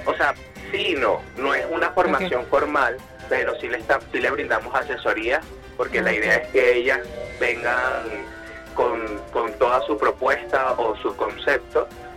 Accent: Venezuela; podemos vincularlo a lo que nos representa como venezolanos y venezolanas.

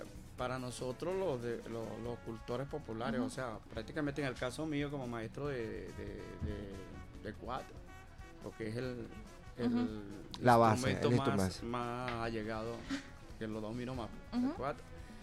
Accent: Bolívar, Venezuela; Bueno, además de Guayana, por ser mi tierra querida

